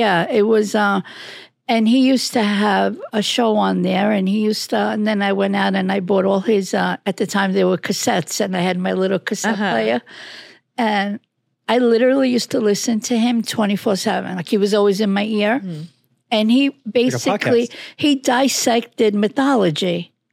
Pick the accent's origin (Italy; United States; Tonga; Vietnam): Italy; Sicily; moved away; We came from Sicily, you know, and we struggled, you know, and I think that's where the whole conservative, like, and my father struggling, you know, with six kids and nobody spoke English